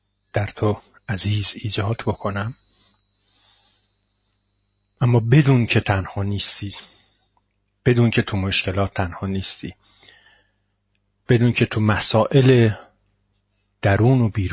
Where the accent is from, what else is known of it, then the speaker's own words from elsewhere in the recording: Iran; همیشه تو هر جمعی تو خارجی ها بودم آخرش این حس رو بهشون منتقل کردم که آقا من ایرانیم